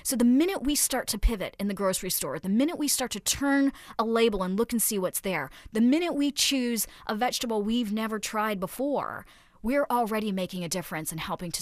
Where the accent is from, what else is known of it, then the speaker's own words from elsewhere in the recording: Asheville, North Carolina, United States; went back to where I grew up in North Carolina and started to talk about wheat there and how it has transformed that local economy.